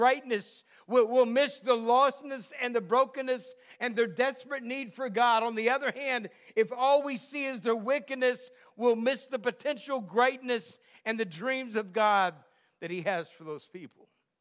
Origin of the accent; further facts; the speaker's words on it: Texas, United States; I grew up near Houston, which is a large city. So I kind of know the dealings of a large city.